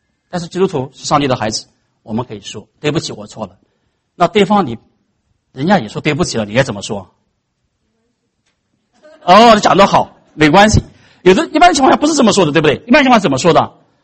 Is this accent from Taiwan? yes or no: no; China; 我们中国人说一句话让人笑，一句话让人跳，对不对？